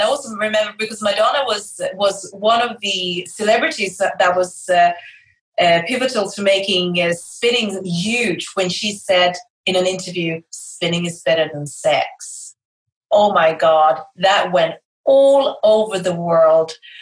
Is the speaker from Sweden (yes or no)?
yes; Sweden; first language Swedish; English is a second language; yes, I am Swedish. I was adopted from South Korea, actually, and my native language is Swedish. I do speak fluent English, more or less